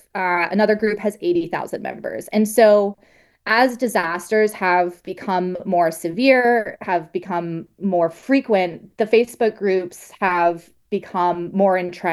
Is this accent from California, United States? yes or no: yes; California, United States; I grew up in California, and I grew up evacuating wildfires